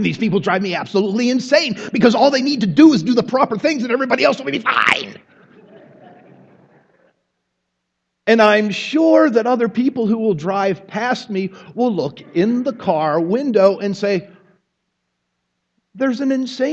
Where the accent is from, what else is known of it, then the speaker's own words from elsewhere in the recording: Pittsburgh, Pennsylvania, United States; I grew up in the Pittsburgh area. In Pittsburgh, and it's not there so much anymore, when I learned how to drive, they had this thing called the Pittsburgh Left.